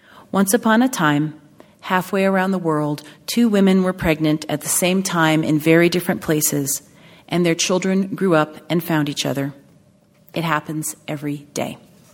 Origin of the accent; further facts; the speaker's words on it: New York City, New York, United States; born there; even by people who do not know I was born in Harlem, USA, at 135th and 5th, in the Riverton Apartments, at Columbia Presbyterian Hospital, where my father was born.